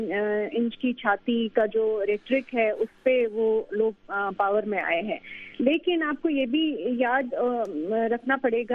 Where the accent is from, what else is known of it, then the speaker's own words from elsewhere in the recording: Jammu and Kashmir, India; मैं एक कश्मीरी हूँ, मैं कश्मीर से हूँ, मैं कश्मीर में पैदा हुई हूँ, बड़ी हुई हूँ